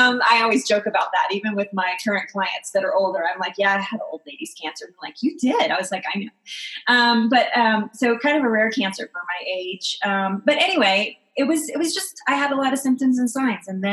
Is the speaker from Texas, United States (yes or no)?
yes; Texas, United States; And then I started drinking sweet tea because I'm from the South and from Texas.